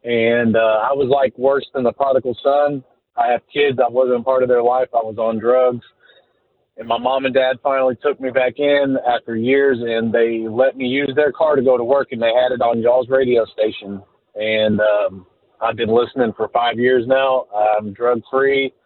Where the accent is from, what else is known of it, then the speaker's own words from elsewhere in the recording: Jacksonville, Arkansas, United States; I'm from Jacksonville, Arkansas.